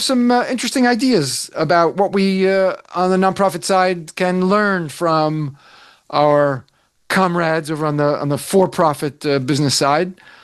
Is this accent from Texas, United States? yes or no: no; Old Tappan, New Jersey, United States; I grew up in Bergen County in the northeast corner of the state in a little town called Old Tappan.